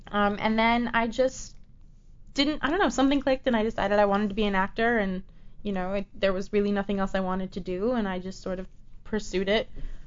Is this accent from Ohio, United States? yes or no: no; Buffalo, New York, United States; I moved here from New York City by way of Buffalo, New York. It's where I grew up, just South Canada. I'm practically Canadian.